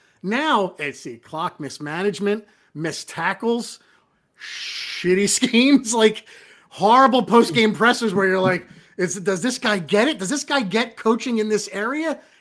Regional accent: New Jersey, United States; I'm from New Jersey.

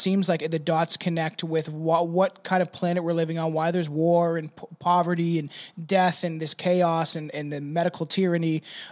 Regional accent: Ontario, Canada; I'm unfortunately from Canada, so they're actually about an hour and a half away from Toronto.

